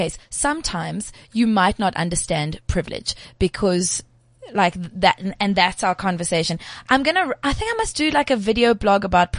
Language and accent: English; South Africa; It's okay as a South African not to know everything.